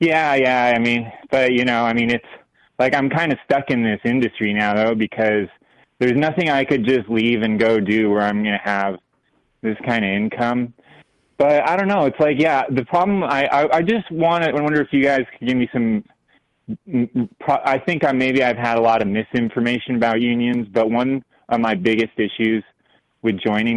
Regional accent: Portland, Oregon, United States; like, I'm from Portland, but, like, all my coworkers are, you know, they're cowboys or loggers. They're from the rural area.

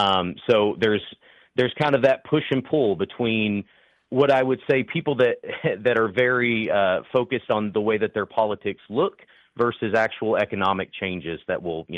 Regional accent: Jackson, Kentucky, United States; I'm originally from Eastern Kentucky, from Jackson, where J.D. Vance pretends like he's from.

